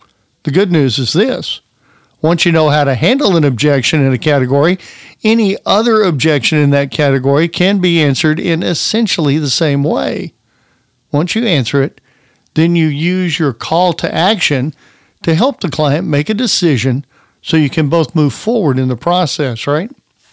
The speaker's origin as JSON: {"language": "English", "region": "Alabama", "country": "United States", "tie": "born or raised there", "said": "I was a boy growing up in Alabama in the 60s"}